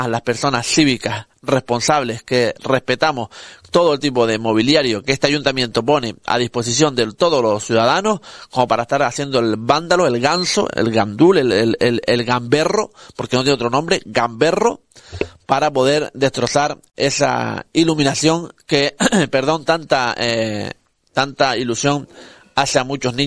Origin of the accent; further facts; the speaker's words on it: Morro Jable, Canary Islands, Spain; y yo soy de Morrojable, vivo en Morrojable, y estoy aquí en Morrojable.